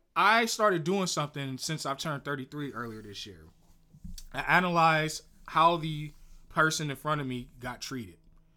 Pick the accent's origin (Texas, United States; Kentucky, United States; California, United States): California, United States; San Francisco; Like, so even my city, I'm from San Francisco. I've been shot at, stabbed, robbed, jumped.